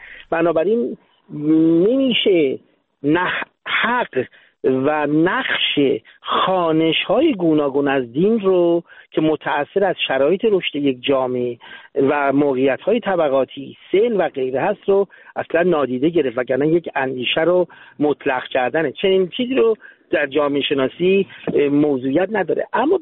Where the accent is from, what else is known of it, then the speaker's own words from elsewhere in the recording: Iran; born there; همه ما تو ایران به دنیا اومدیم.